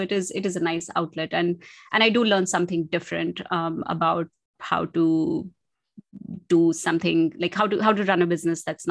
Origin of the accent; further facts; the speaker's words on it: India; Like one, you know, I'm Indian.